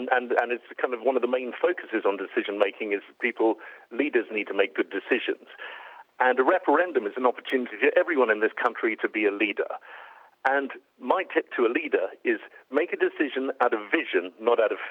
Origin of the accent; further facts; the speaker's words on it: United Kingdom; So we have a role as a European. We have a role as being British, and we have a role about being ourselves.